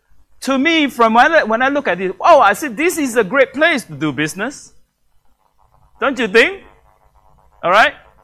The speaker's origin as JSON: {"language": "English", "country": "Singapore", "said": "The background that I come from, I came from Singapore."}